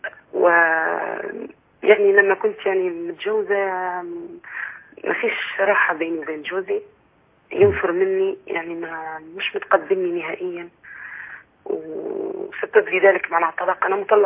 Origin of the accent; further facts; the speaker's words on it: Libya; من ليبيا،